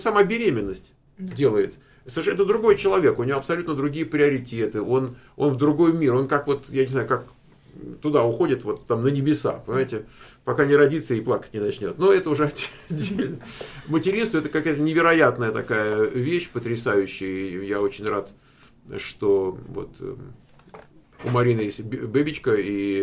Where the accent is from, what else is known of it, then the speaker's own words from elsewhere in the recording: Moscow, Russia; Я москвич